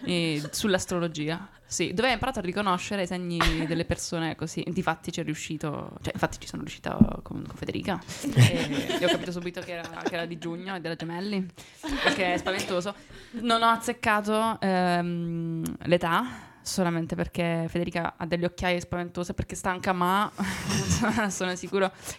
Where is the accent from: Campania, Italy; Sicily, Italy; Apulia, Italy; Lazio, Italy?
Apulia, Italy; Martina Franca; Ho una felpa fucsia e sono di Martina Franca, però a Martina Franca conosco quattro persone, una delle quattro è mia nonna.